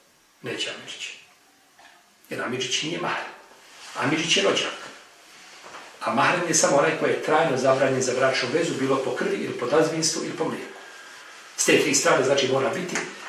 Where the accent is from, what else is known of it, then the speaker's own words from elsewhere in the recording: Novi Pazar, Raška District, Serbia; Ja sam iz Novog Pazara